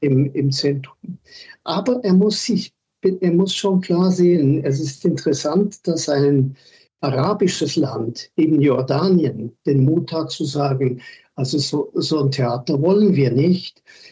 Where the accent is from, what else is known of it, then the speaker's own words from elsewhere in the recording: Switzerland; als Schweizer